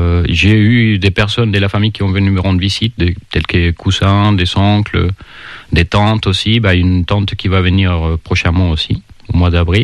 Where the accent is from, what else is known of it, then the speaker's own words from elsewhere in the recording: Jalisco, Mexico; born there; French is a second language; Je suis né, c'est la deuxième plus grande ville du pays. Et le quartier où je suis né, il est à 4-5 rues du stade